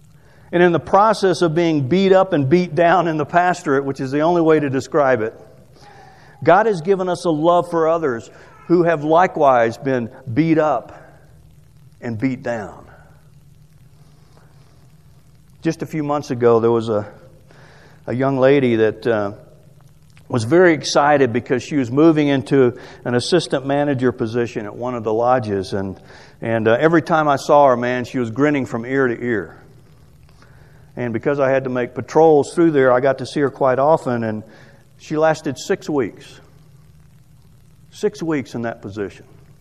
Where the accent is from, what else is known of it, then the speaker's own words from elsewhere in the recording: Aiken, South Carolina, United States; I hail from Aiken, South Carolina.